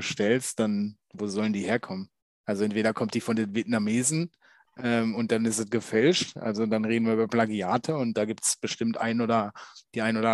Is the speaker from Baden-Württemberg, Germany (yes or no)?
yes; Baden-Württemberg, Germany; bei uns im Westen, vor allem im baden-württembergischen Westen, da wo das Geld zuhauf ist